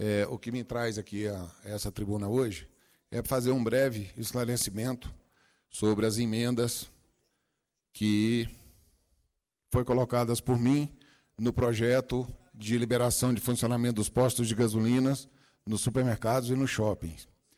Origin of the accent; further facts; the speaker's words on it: Sobradinho, Brazil; Posto Brazuca, que é lá da minha cidade de Sobradinho.